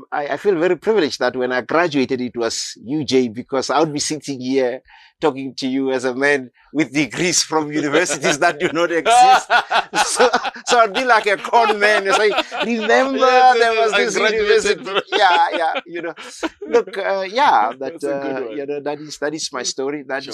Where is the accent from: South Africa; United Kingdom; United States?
South Africa; Hammanskraal, Gauteng; English is a second language; But I'm from Hammanskraal, you know. I'm as South African as it gets. So yeah, I grew up in Hammanskraal, former Botswana.